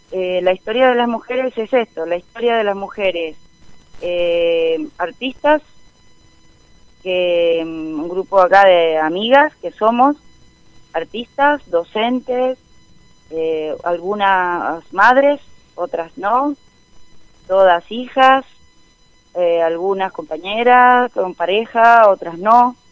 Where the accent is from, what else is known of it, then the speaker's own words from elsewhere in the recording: Mendoza, Argentina; como mujer sudamericana, como mujer mendocina, hoy, aquí y ahora